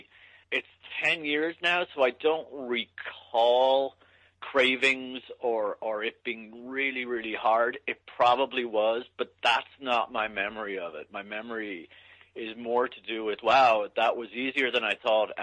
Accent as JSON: {"language": "English", "country": "Ireland", "moved": "as an adult", "lives_now": "San Francisco, United States", "said": "So I had a childhood and adolescence and early adulthood of being sick a lot, but being Irish and young and foolish, I also smoked"}